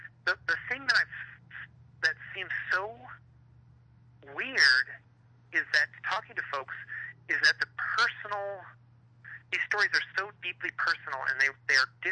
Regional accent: Michigan, United States; it felt like it was a calm, beautiful Midwestern, I grew up in Michigan, Midwestern autumn night.

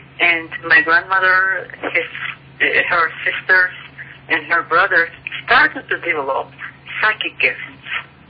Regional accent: Turkey; first language Turkish; English is a second language; now in United States; Oh, in Turkish, in my native language, I wrote four books.

